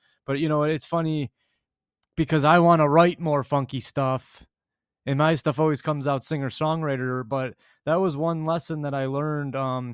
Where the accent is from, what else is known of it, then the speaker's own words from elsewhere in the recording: Grosse Pointe, Michigan, United States; but us growing up in Grosse Pointe, it's like our lives weren't very difficult.